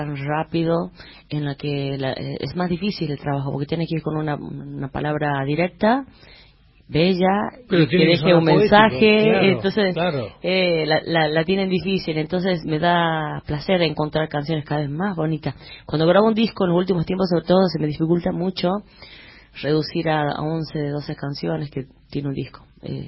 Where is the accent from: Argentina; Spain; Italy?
Argentina; La Rioja; me quitó la cercanía física de mi mamá, de mi papá, de los cerros, de mis alumnos en la costa riojana, en el profesorado de arte, de mis libros en mi biblioteca, porque tenía una biblioteca a cargo en La Rioja, en el profesorado